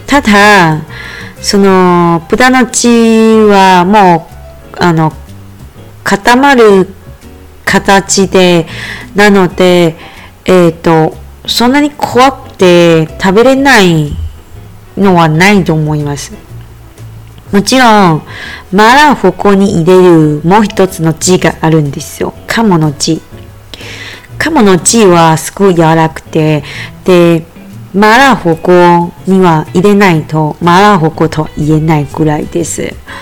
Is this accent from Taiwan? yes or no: yes; Taiwan; Japanese is a second language; やっぱり私台湾人なので、で、少し台湾の料理とか場所とか人とか好きになってくれたら本当に嬉しいですね。